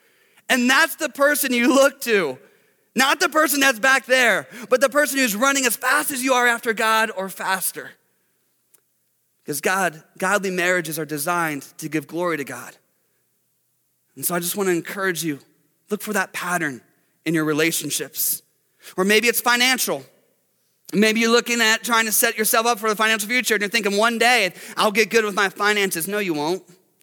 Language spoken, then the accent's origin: English; Detroit, Michigan, United States; We're from Detroit, our football team's horrible.